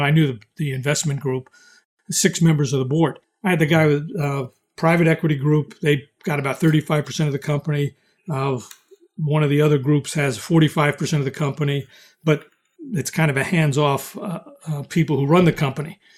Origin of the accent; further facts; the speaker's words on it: New York, United States; I'm from New York and I've lost search assignments because I'm forceful